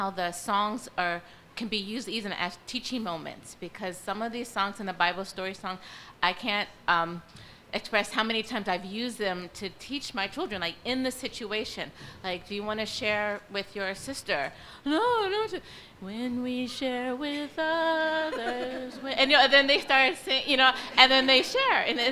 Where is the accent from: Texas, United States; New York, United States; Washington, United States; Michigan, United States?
New York, United States; New York City; when we moved upstate, I'm originally from New York City, but when we moved upstate